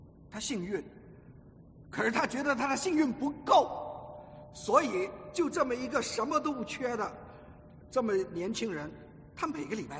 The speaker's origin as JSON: {"language": "Chinese", "country": "China", "said": "我们中国人都是要讲义气，对不对啊？"}